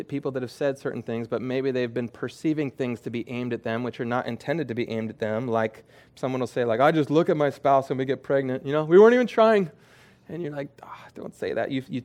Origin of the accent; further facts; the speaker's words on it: California, United States; Maybe it's just because I'm from California, but in California, we wait till, like, they're almost done with their sentence.